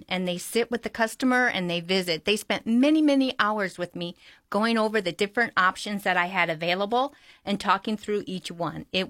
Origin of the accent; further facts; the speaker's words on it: Rockford, Illinois, United States; We had bought it in Rockford, Illinois, which is my hometown